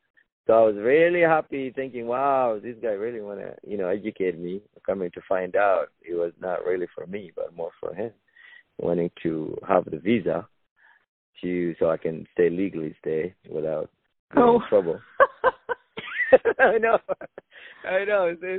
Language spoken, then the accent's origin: English; Sudan; English is a second language; moved away; coming here, I didn't speak any English. There was no word in English. I had, you know, was staying with a family who speak Arabic, and there was no friends. I didn't know anybody in Beverly Hills. There was no Sudanese in Beverly Hills